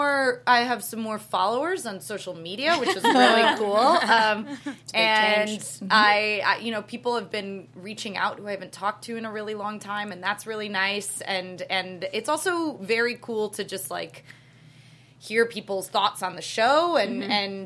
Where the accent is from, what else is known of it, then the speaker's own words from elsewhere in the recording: Chicago, Illinois, United States; I'm from Chicago, yes. And I did a fair amount of improv out there.